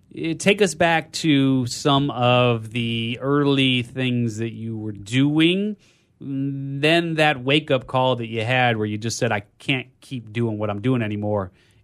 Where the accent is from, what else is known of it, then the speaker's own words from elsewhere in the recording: Chicago, Illinois, United States; Right, so being in, growing up in Chicago, for some reason that was on all those tests